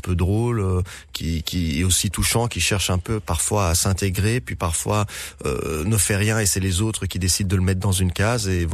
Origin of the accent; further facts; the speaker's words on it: Guinea; also born or lived in Morocco; now in Belgium; je suis de nationalité belge, d'origine libanaise, je suis né au Maroc et j'ai grandi en Guinée.